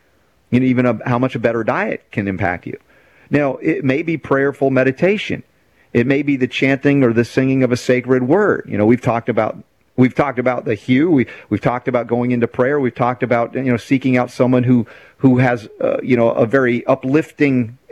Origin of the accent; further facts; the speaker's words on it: United States; things that were foreign to me growing up in America